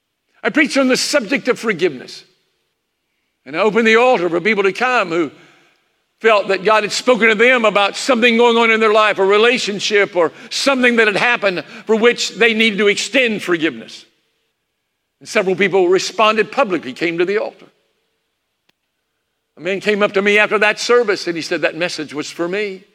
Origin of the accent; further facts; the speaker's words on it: Salisbury, North Carolina, United States; also born or lived in Greensboro; We moved to Salisbury for the night in the sermon after my third grade year. Spent most of my growing up years in Salisbury. Got through high school.